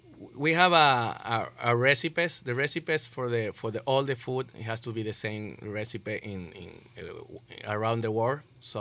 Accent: Lima, Peru; moved away; also born or lived in Miami; Yeah, because I was in Miami. I know. Yeah, when I moved from Lima, Peru, I went to Miami.

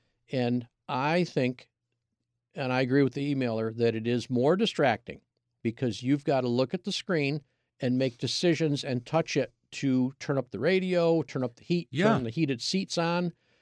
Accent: East Hoosick, New York, United States; So our neighbors growing up in East Hoosick was a Chrysler dealer.

